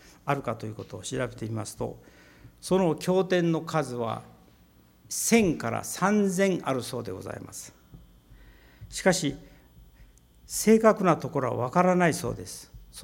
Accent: Kanazawa, Ishikawa, Japan; 金沢といえば私の郷里でございますけれども

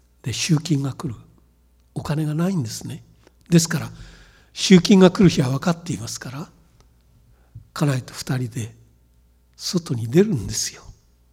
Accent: Tokyo, Japan; also born or lived in Nagano / Ito / Hamamatsu; 私は東京で生まれ東京で育った人間ですけども

